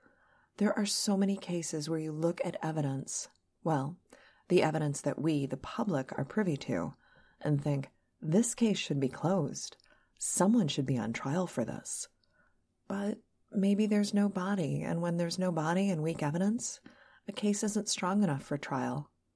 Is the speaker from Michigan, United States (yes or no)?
yes; Detroit, Michigan, United States; Despite growing up in Metro Detroit and frequenting many of the locations discussed here, I was not aware of this story until recently.